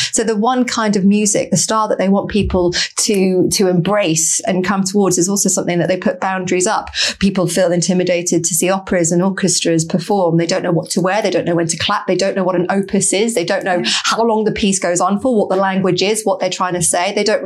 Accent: East of England, United Kingdom; And I grew up in Norfolk

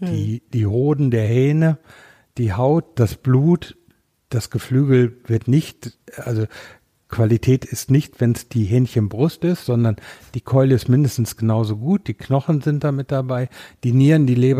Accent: North Rhine-Westphalia, Germany; born there; Ich bin am Teutoburger Wald geboren, ja.

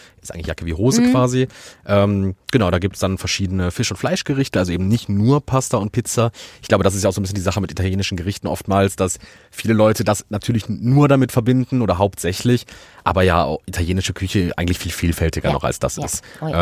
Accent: Düsseldorf, North Rhine-Westphalia, Germany; wenn man so als Düsseldorfer da unter der Woche irgendwie hingeht

